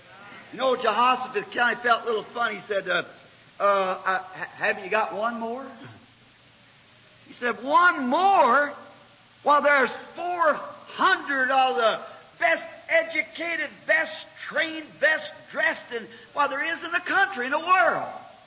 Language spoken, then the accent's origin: English; Ireland